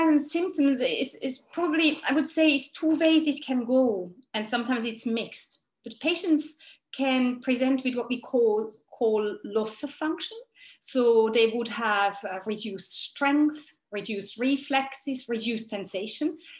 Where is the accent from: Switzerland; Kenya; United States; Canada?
Switzerland; accent: Swiss; English is a second language; I trained as a physiotherapist back in Switzerland, hence my accent that I somehow cannot lose, and decided to go to Australia to study for a master's degree there.